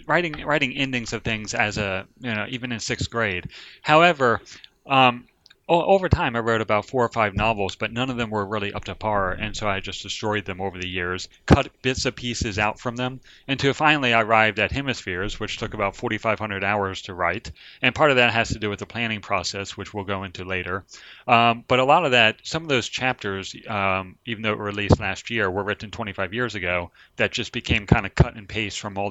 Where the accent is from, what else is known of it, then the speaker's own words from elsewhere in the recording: Maryland, United States; I grew up about 20 miles north of Baltimore City, Maryland, U.S. And I'm 40 now